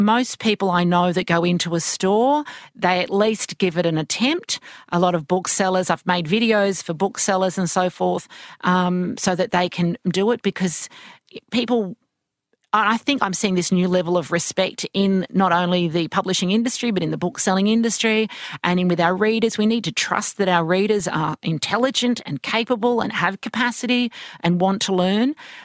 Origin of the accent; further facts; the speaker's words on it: Matraville, New South Wales, Australia; born there; I'm a city girl. I was born in Matraville near La Perouse